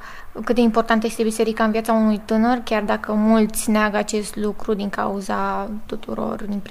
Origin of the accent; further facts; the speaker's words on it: Bucharest, Romania; Sunt din București